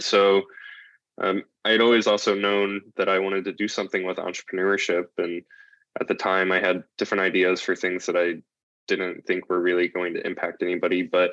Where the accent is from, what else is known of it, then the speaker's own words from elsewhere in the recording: Midwest, United States; I grew up in the Midwest, very far away from being connected to the oceans